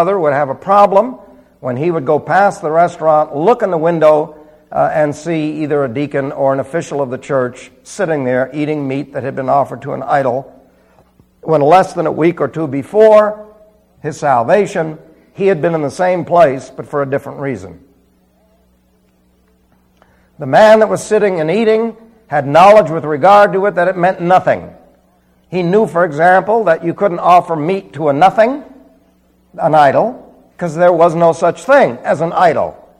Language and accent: English; New York City, New York, United States; See, I was raised in New York City. We never wore bib overalls in New York City.